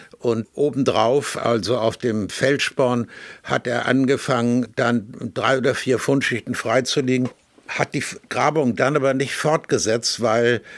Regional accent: Hamburg, Germany; Ich habe meine Jugend in Hamburg-Rissen verbracht. Damals war das in den 50er Jahren, war das ein Vorort, der sehr dörflich war noch

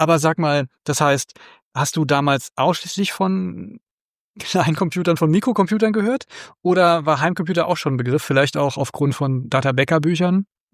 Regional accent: North Rhine-Westphalia, Germany; bei uns in NRW in der Eifel.

